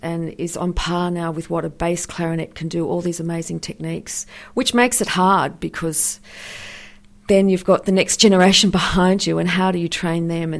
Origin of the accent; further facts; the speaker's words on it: Australia; As you can hear by my accent, I'm an Australian.